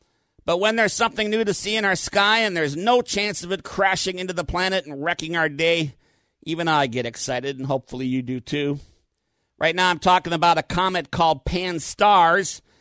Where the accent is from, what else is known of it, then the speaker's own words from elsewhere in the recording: Minnesota, United States; Well, growing up in Minnesota, as I've talked about frequently, I was one of those kids who stayed home from school to watch launches and moonwalks on TV.